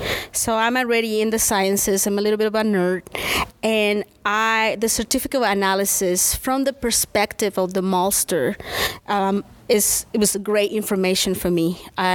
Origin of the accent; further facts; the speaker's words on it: southern Mexico, Mexico; English is a second language; now in United States; So yes, I'm originally from Mexico, in the south part of Mexico.